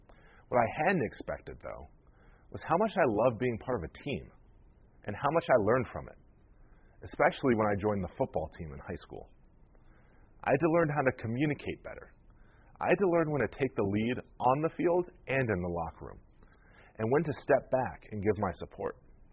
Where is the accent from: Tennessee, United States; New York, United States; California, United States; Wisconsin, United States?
New York, United States; Buffalo; When I was a kid growing up in Buffalo, I spent a lot of time alone.